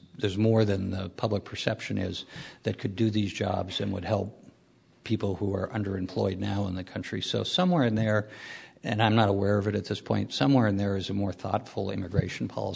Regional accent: Lowell, Massachusetts, United States; I grew up in Lowell, Massachusetts, or right outside of it, and you still see the remnants of the Industrial Revolution.

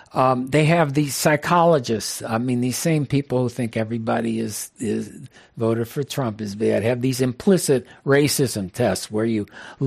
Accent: Chicago, Illinois, United States; I grew up in Chicago. I was born same year as Bernie Sanders. And my parents were in manufacturing. And they lost their business in 1954 and we moved around.

